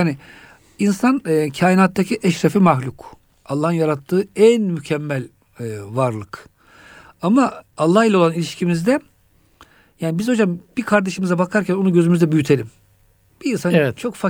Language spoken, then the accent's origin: Turkish; Kütahya, Turkey; Memleketime geri gitmişim Kütahya.